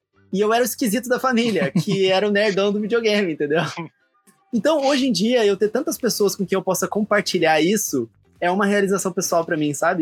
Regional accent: Mato Grosso do Sul, Brazil; só que eu sou de Mato Grosso do Sul.

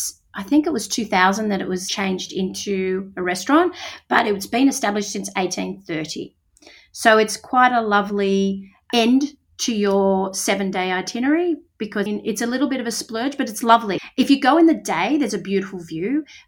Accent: Australia; which as an Australian, I was quite embarrassed to say that I didn't know that.

